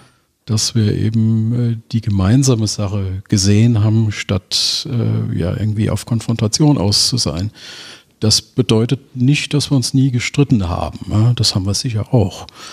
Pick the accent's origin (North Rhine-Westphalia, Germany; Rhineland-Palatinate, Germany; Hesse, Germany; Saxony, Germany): Rhineland-Palatinate, Germany; Mainz; Ich bin waschechter Mainzer, bin in Mainz geboren, bin in Mainz zur Schule gegangen, habe da Abitur gemacht, lebe mein ganzes Leben schon in Mainz-Kastell